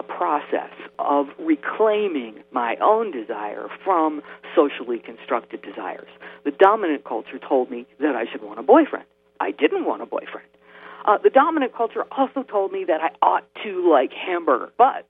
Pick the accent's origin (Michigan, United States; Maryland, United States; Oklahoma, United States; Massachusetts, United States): Maryland, United States; Baltimore; I grew up in Baltimore City.